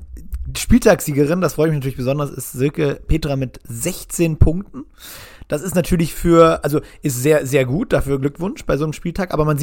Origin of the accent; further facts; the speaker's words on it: Freiburg, Baden-Württemberg, Germany; was mich besonders als Freiburger natürlich freut